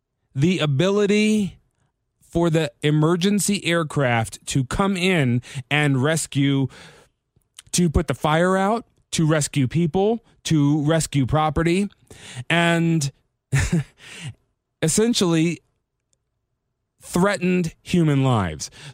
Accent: United States; we as American people, to use the general term, we as one and all as one group of Americans

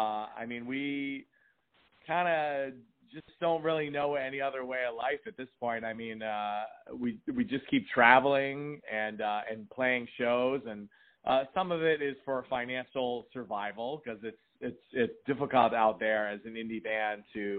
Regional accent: Rhode Island, United States; I mean, I grew up in Rhode Island and, you know, that kind of New England

